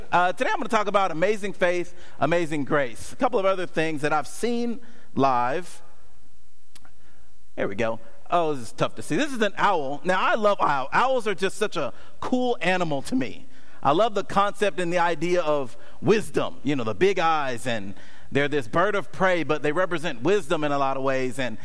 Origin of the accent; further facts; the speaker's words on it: Atlanta, Georgia, United States; I mean, I'm from Atlanta, so I love our teams